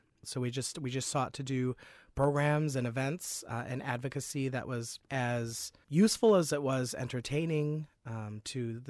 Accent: Waupaca, Wisconsin, United States; Well, I grew up in Wisconsin, Waupaca, Wisconsin.

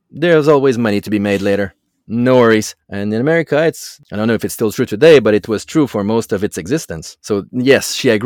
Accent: Canada; But I'm not French. I'm not American. I'm Canadian, so okay. I'm impartial.

